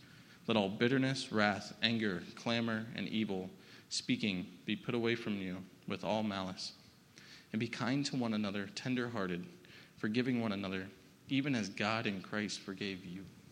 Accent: United States; As an American, those are really hard words to grasp.

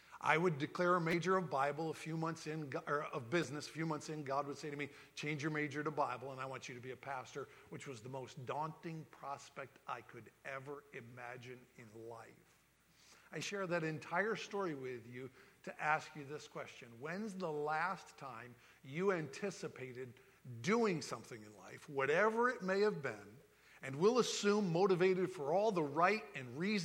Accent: Northeast, United States; now in Florida, United States; I'm from the Northeast. I could never have imagined I would live in Florida

